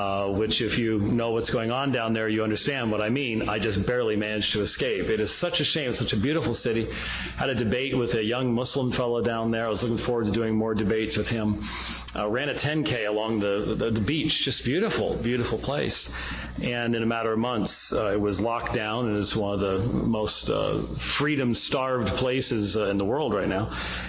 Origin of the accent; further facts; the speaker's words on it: Phoenix, Arizona, United States; I am from Phoenix, Arizona.